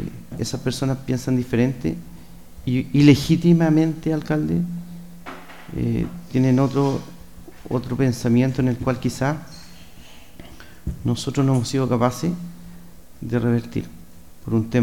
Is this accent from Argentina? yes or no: no; Chile; tengamos la capacidad como chilenos de decir basta de tantas cosas